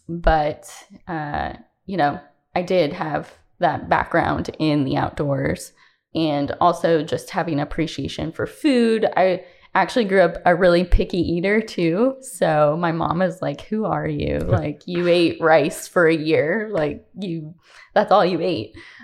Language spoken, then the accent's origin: English; Eugene, Oregon, United States; So I'm originally from Eugene, Oregon.